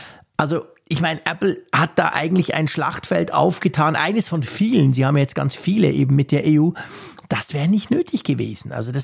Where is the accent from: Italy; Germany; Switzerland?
Switzerland; ich als Schweizer bin ja sozusagen an der Seitenlinie